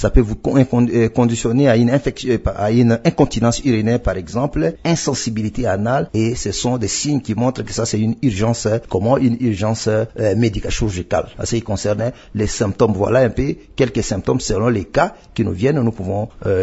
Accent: DR Congo

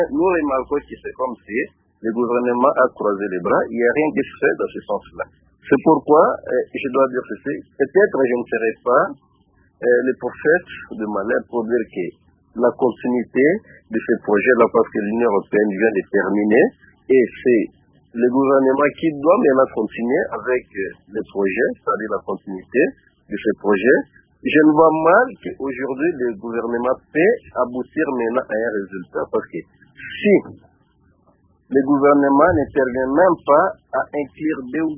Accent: Lemba, Kinshasa, DR Congo; parce que chez moi à Lemba, il n'y a pas cet appui-là

